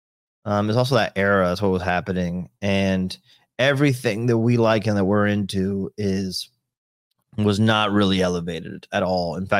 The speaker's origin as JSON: {"language": "English", "town": "Miami", "region": "Florida", "country": "United States", "said": "we would go down to the beach, Miami Beach. I'm from Miami."}